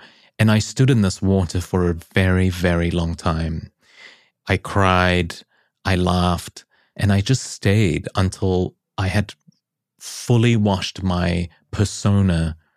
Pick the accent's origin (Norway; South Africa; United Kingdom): South Africa; also born or lived in Europe; now in United States; And I was born in South Africa. I'd like to say I was born in Africa, bred in Europe, and now choose to live in America.